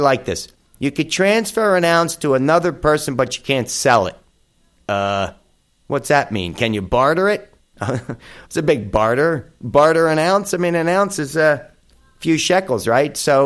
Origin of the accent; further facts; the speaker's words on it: New Jersey, United States; And how about my home state, Governor Christie? I happen to like him.